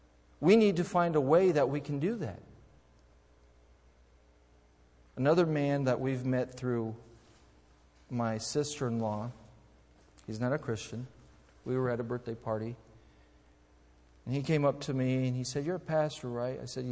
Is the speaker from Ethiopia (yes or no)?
no; Brazil; I grew up in Brazil. I was born and raised in Brazil.